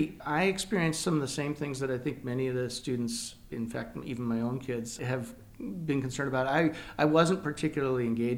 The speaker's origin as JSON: {"language": "English", "region": "California", "country": "United States", "tie": "born or raised there", "lives_now": "Washington, United States", "said": "No, I grew up in California."}